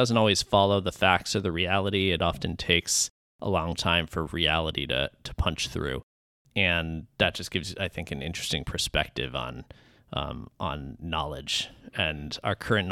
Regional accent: Weston, Massachusetts, United States; also born or lived in New York / San Francisco; I did. I grew up in Weston, lived in Boston for 10 years at least, maybe 15, and spent probably a decade in New York and San Francisco in between.

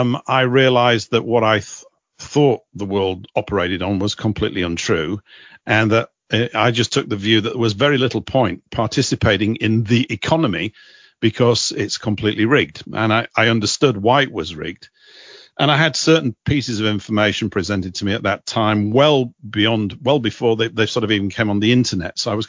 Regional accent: Leeds, Yorkshire and the Humber, United Kingdom; moved away; also born or lived in London; I come from Leeds in Yorkshire, now residing in the south of England. And I moved to London in 1984

